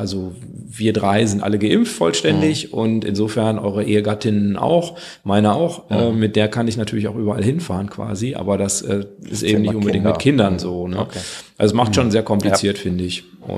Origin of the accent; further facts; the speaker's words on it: North Rhine-Westphalia, Germany; ich komme ja aus dem Kreis Viersen